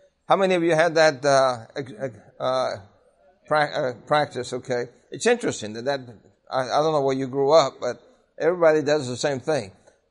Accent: Brooklyn, New York, United States; I grew up in Brooklyn, New York, in the public school system.

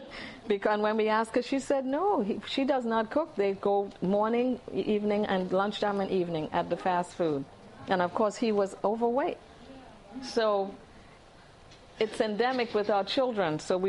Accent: Trinidad & Tobago; originally I'm from Trinidad

